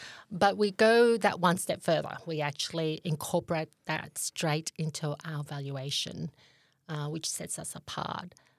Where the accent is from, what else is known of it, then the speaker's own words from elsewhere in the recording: Vietnam; English is a second language; as a refugee from Vietnam, English is my second language, so the way that I would excel is in mathematics.